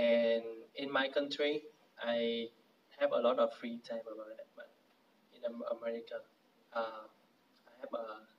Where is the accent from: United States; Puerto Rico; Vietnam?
Vietnam; English is a second language; I feel in there, I feel like in my home country, and in there they speak Vietnamese.